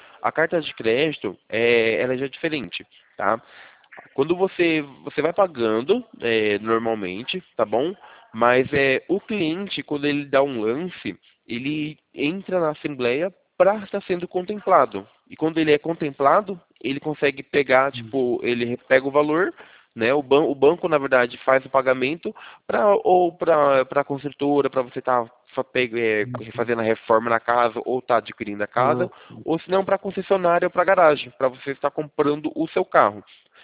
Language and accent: Portuguese; Sumaré, São Paulo, Brazil; Eu sou daqui de Sumaré, interior de São Paulo.